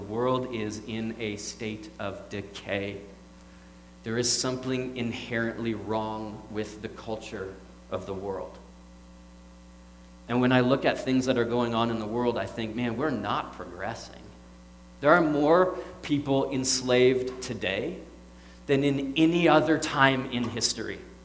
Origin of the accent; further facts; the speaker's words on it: Montreal, Quebec, Canada; We grew up in Montreal, so, like, at, like, 3:30, it starts to get dark outside, and it gets dark.